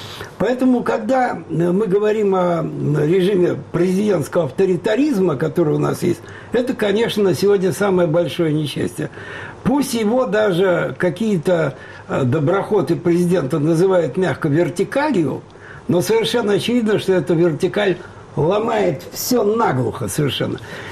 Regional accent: Russia; Ведь вы понимаете, я россиянин.

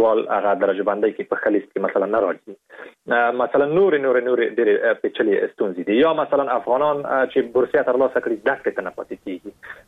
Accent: Afghanistan; او په دې باندې مې لیکلي وو چې زه د افغانستان یم.

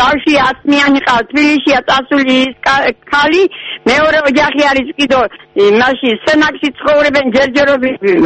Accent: Kochara, Abkhazia, Georgia; ოჩანჩირის რაიონ სოფელი კოჩარიდან ვარ.

